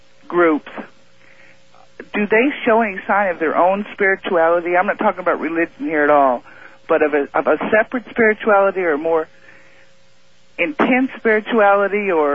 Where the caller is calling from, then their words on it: Moscow Mills, Missouri, United States; from Moscow Mills.